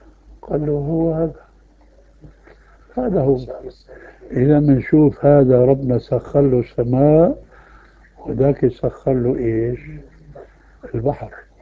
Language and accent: Arabic; Syria; عندنا في سوريا